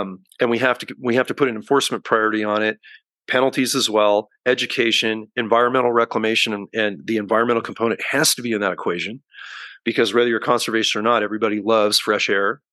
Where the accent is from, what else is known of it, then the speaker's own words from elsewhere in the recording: California, United States; I had a little bit of pride that in my home state, previous home state of California, we're the weed state of the world